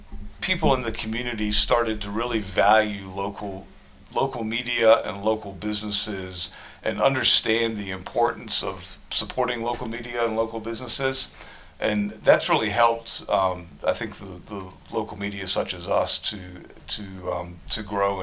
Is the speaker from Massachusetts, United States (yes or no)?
no; Richmond, Virginia, United States; I grew up in Richmond